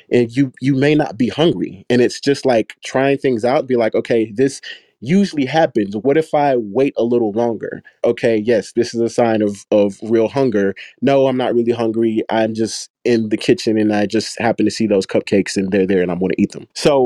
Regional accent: Texas, United States; which is, this is kind of relative depending on the person, because I'm from Texas.

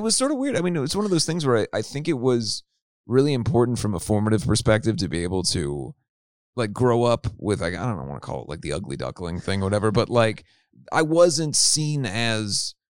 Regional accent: Cincinnati, Ohio, United States; No, I grew up in Cincinnati, Ohio.

